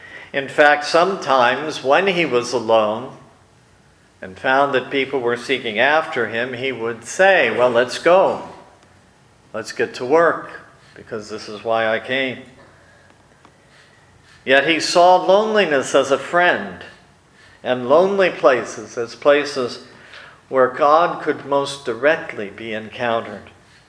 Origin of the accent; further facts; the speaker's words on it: Erie, Pennsylvania, United States; If I were still living in my hometown of Erie, I'd be right in the middle of it.